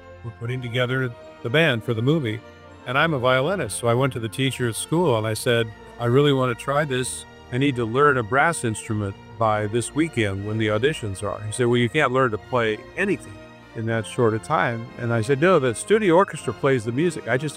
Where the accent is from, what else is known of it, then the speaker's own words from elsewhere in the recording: Los Angeles, California, United States; Born and raised in Los Angeles, surrounded by the entertainment community, as it were.